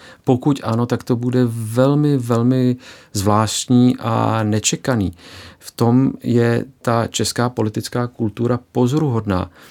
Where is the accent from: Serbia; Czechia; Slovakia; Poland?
Serbia; Belgrade; tatínek je Srb, ale původem z Bosny a moje maminka je Češka, původem z Prahy. Narodil jsem se v Bělehradě, kde jsem vyrůstal v paneláku na předměstí Bělehradu